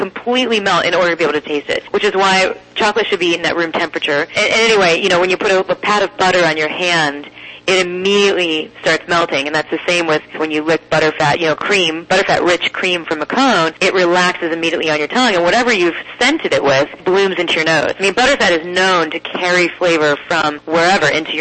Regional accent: Columbus, Ohio, United States; my hometown here, Columbus, Ohio, is celebrating its bicentennial

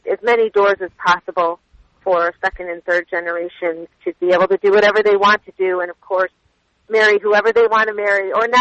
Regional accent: Michigan, United States; I grew up in Michigan, where there is a large population of Middle Easterns and Lebanese in particular.

